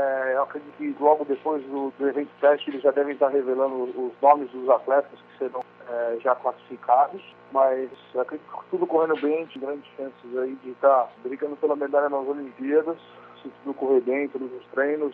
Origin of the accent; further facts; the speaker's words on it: São Paulo, Brazil; sou de São Paulo. São Paulo tem uma temperatura um pouquinho diferente do que é no Rio.